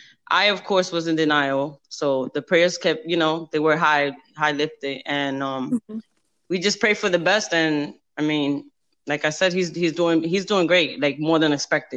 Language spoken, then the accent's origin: English; New York, United States; now in Orlando, United States; born and raised in New York, living in Orlando.